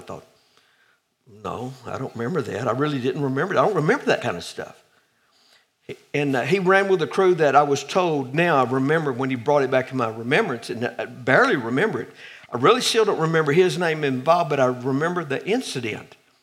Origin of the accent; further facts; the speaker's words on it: Boswell, United States; I come from Boswell, remember, so I'm in good company.